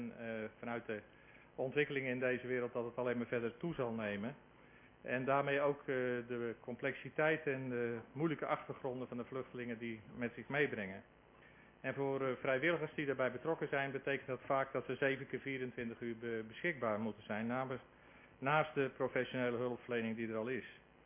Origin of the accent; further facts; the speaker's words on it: Groot-Ammers, South Holland, Netherlands; Ik kom uit Groot-Ammers.